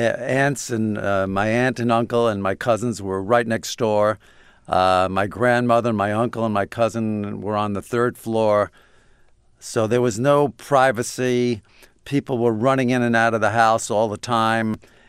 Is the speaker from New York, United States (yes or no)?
yes; Brooklyn, New York, United States; I grew up in Brooklyn in in Sheepshead Bay. I lived right under the Belt Parkway